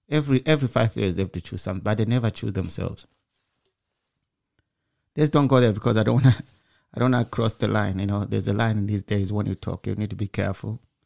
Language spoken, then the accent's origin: English; Matabeleland, Zimbabwe; I was born in Zimbabwe. And 1983, I was about six, maybe. Something like that. I was already at school. Seven. And one day we went to school. I'm from Matabeleland, by the way.